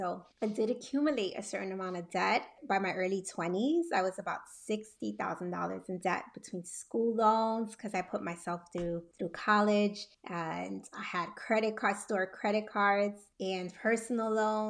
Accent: Panama; And so we're from Panama. My sister was born there as well.

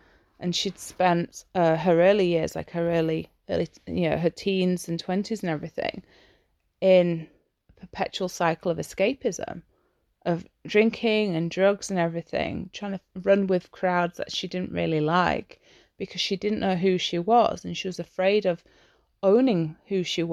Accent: Yorkshire and the Humber, United Kingdom; Obviously, I'm English. I'm from Yorkshire. I love my

